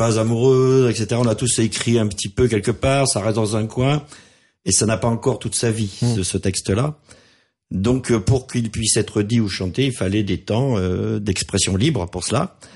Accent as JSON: {"language": "French", "town": "Caylus", "region": "Occitanie", "country": "France", "tie": "born there", "said": "je suis né à Caylus, à Saint-Pierre-de-Livron. Je suis natif, mais je n'habitais pas là"}